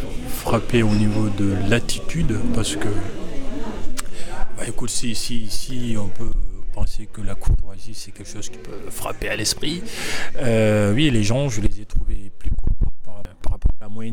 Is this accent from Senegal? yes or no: yes; Senegal; now in France; que ce soit au Sénégal, là où j'ai grandi, ou en France, à Paris